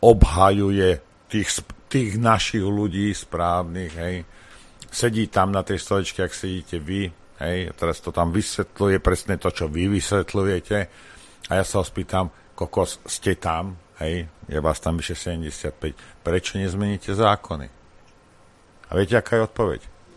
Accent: Lučenec, Banská Bystrica Region, Slovakia; born there; ja som sa narodil v Lučenci.

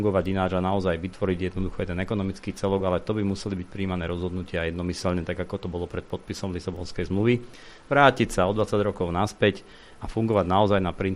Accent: Trnava, Trnava Region, Slovakia; Ja dokonca pochádzam z Trnavy, takže ten problém poznám.

